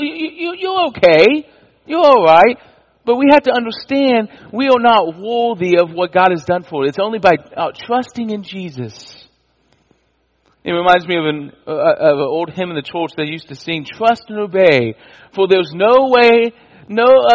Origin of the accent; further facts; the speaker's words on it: Indiana, United States; A little bit about me and my testimony. I grew up in Indiana